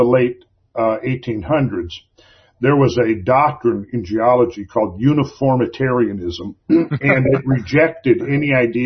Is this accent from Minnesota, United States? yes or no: yes; Minnesota, United States; That's where I grew up in Minnesota.